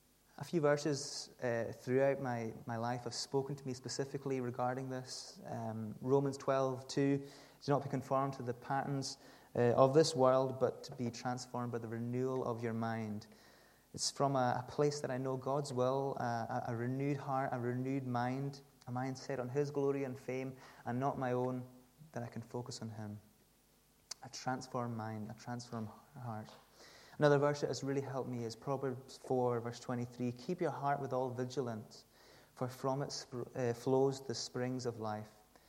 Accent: Stornoway, Scotland, United Kingdom; now in Edinburgh, United Kingdom; I'm not from Edinburgh originally, from Stornoway up in the Western Isles, but I came to Edinburgh to study music

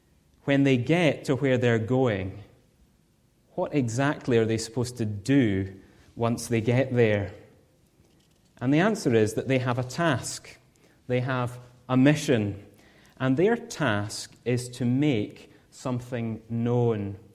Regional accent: Scotland, United Kingdom; You might hear my accent and know I'm from Scotland.

